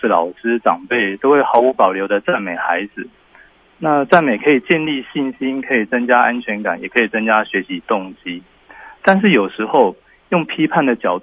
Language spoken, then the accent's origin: Chinese; China; 我们中国人常说这个吼凶闹亏丢进波